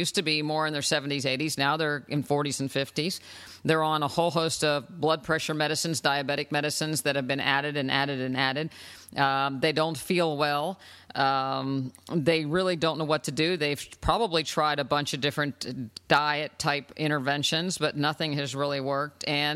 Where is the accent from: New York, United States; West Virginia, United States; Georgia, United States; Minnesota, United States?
West Virginia, United States; I grew up in West Virginia, you know, eating lard and fruit in a pie with tons of sugar.